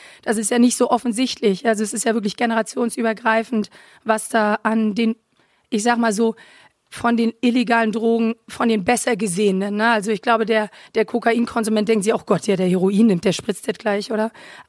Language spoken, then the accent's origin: German; Berlin, Germany; ich komme aus Berlin